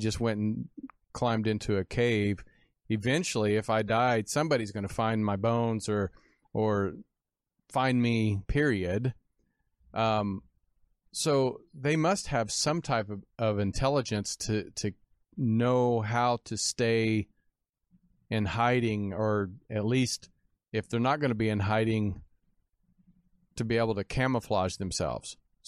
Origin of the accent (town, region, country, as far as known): Kansas, United States; born or raised there